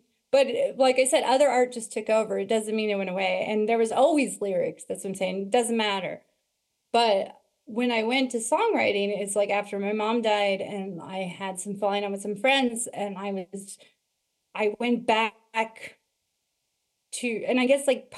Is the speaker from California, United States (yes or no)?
yes; Oakland, California, United States; growing up in Oakland, California in the 90s